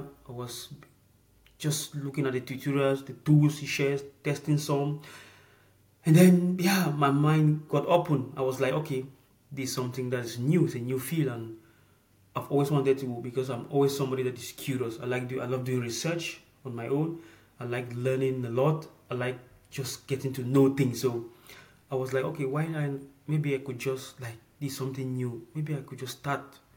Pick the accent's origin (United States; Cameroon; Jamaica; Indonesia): Cameroon; now in Ireland; Right now, I live in Ireland. Yeah, so, but originally I'm from Cameroon. So yeah, so I moved over to Ireland